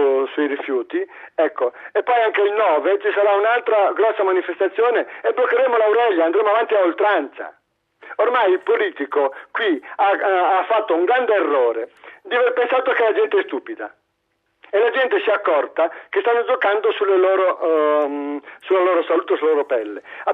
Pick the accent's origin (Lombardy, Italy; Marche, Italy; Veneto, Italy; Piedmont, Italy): Veneto, Italy; Ma non è che diciamo una bugia, io sono del Veneto. Costa la metà l'immondizia da noi